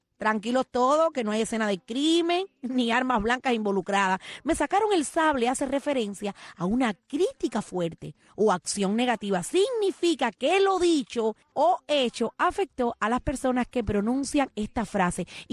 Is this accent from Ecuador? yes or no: no; Venezuela; yo quiero luz y mucha prosperidad para mi pueblo Venezuela